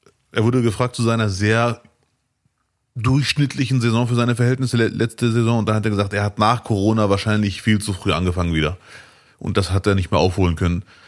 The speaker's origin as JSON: {"language": "German", "country": "Morocco", "lives_now": "Duisburg, Germany", "said": "Ich bin Marokkaner, der in Duisburg lebt."}